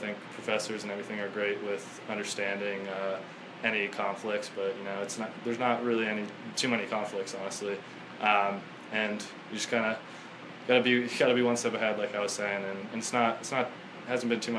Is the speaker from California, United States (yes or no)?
yes; San Diego, California, United States; last summer I actually interned back in my hometown in San Diego for a financial advising firm